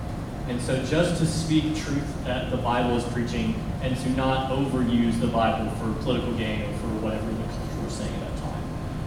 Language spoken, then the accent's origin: English; Alabama, United States; So I was raised in Alabama, so squarely deep south. I don't have much of an accent. I think a couple words you might hear twang.